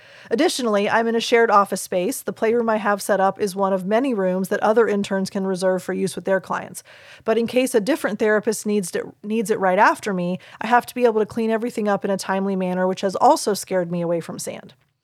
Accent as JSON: {"language": "English", "town": "Clearwater", "region": "Florida", "country": "United States", "tie": "born or raised there", "also_born_or_lived": "Dunedin", "said": "I was born in Dunedin Hospital, but my home, like my first home that I lived in was in Clearwater."}